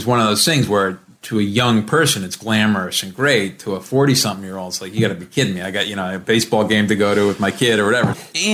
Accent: Rhode Island, United States; I grew up in Rhode Island, a small town kid. I'd barely had a passport in college

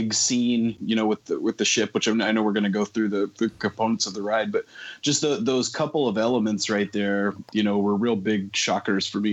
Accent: Texas, United States; Yeah, I grew up in Texas next to a Six Flags theme park

